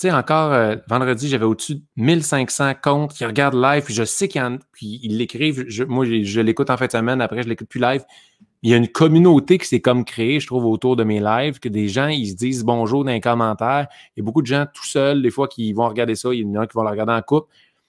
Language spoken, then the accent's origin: French; Quebec, Canada; accent: Québécois; j'ai un gros accent. Tu vas être très québécois.